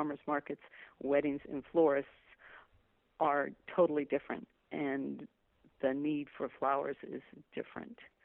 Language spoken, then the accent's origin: English; California, United States; moved away as an adult; No, I grew up in Southern California.